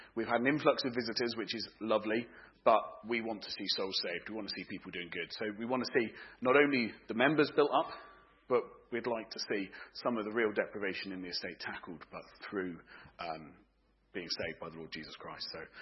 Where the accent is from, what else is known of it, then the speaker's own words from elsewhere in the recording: Crowborough, South East England, United Kingdom; as many of you know, I grew up in Crowborough. Some family moved here when I was four.